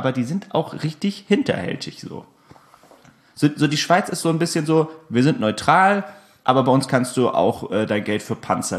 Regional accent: Spessart, Germany; Wobei ich jetzt ja auch als, sag mal, Kind des Spessarts

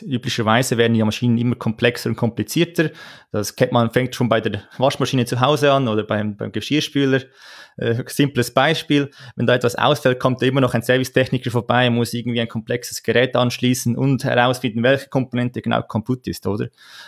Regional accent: Aargau, Switzerland; komme aus der Schweiz, geboren im Aargau, studiert an der ETH Zürich Maschinenbau. So mein ganzes Leben bis dahin etwa in der Schweiz.

